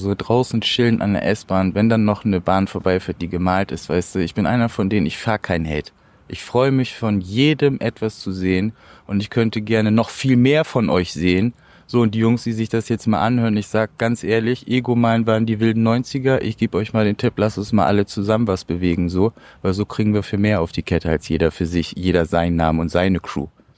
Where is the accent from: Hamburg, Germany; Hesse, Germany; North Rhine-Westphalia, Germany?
Hamburg, Germany; now in Bremen, Germany; Also ursprünglich komme ich aus Bremen, wie gesagt. Bin 98, 99 aus Hamburg dahin gezogen. Eigentlich Hamburger Jung so. Dann nach Bremen. Ja, bis jetzt da gewohnt.